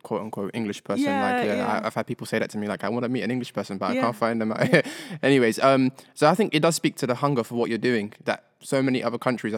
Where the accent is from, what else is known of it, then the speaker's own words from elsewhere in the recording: United States; I'm American too.